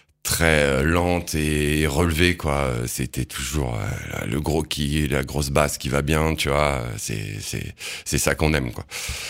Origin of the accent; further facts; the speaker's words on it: Occitanie, France; t'es de chez nous aussi. Hein, CFM, on est du Tarn